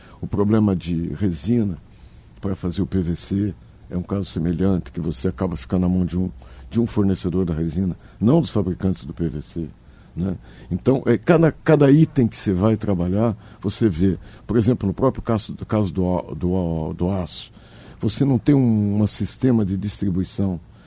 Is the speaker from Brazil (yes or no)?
yes; Rio Grande do Sul, Brazil; born there; estar aqui no meu estado, sou gaúcho de nascimento, né?